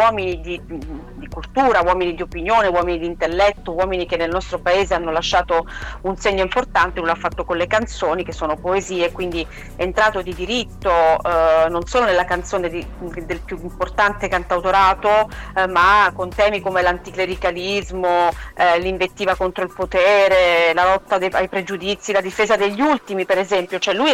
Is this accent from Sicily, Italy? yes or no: yes; Sicily, Italy; Quindi siamo siciliani nel mondo o in Sicilia, comunque sempre.